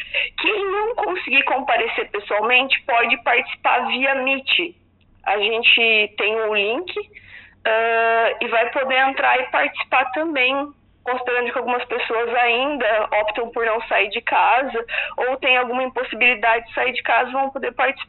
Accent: Criciúma, Santa Catarina, Brazil; Eu sou de Criciúma, mas sempre tem me recebido muito bem.

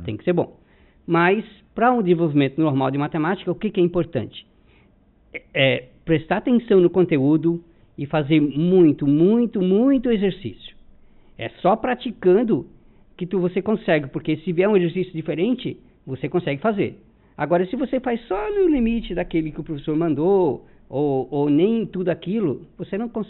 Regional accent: Pescaria Brava, Santa Catarina, Brazil; Lá da Laguna, no município de Laguna, agora virou município, né? Pescaria Brava. A gente todos nascemos lá. Só o meu último irmão que nasceu aqui em Uruçanga.

